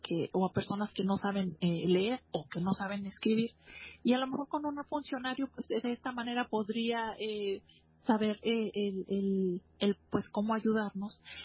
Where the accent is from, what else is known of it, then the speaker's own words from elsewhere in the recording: Durango, Mexico; yo, que soy de Durango Capital